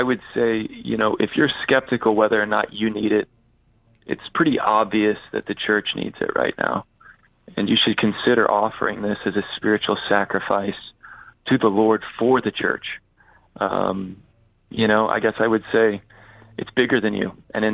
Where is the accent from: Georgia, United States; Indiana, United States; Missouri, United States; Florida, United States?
Indiana, United States; so I'm from Indiana. I'm based here in Fort Wayne, Indiana